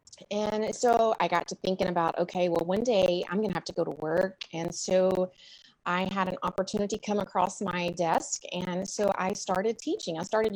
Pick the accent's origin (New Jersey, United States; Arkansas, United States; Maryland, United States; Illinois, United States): Arkansas, United States; now in Huntsville, United States; So anyway, I live in Alabama, in Huntsville, Alabama. I grew up in Arkansas, actually. But I've been in Alabama since 1997.